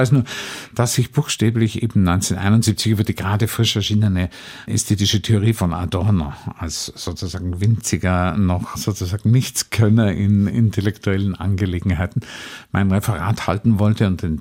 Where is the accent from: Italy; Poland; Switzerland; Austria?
Austria; Und da hatte ich als Österreicher komischerweise eher eine gute Position oder gute Stellung